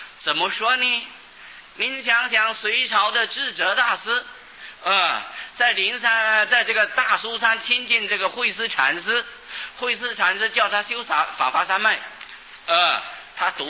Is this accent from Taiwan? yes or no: no; China; 例如就是在古代，我们中国人用阴历，现在所谓农历啊，实际上是阴历